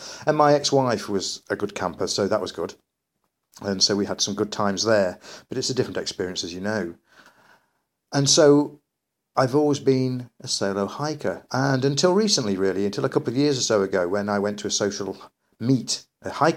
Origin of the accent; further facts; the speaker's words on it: East Midlands, United Kingdom; Myself and Dean have come from a similar area. We're both from Derbyshire.